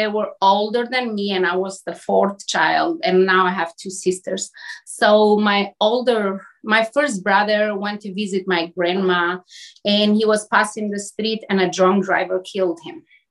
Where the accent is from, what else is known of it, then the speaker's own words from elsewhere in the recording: Albania; English is a second language; So I was born in Albania in a family of six siblings, and I have two wonderful parents, mom and dad. But at the time that I was born and growing, it was communist country.